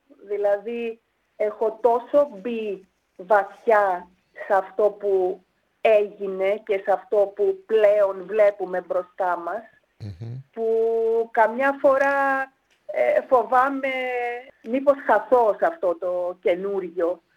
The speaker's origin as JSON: {"language": "Greek", "town": "Famagusta", "region": "Famagusta District", "country": "Cyprus", "tie": "born there", "moved": "yes", "said": "ποτέ αλλού εκτός από την πόλη μου που με γέννησε, την Αμόχωστο."}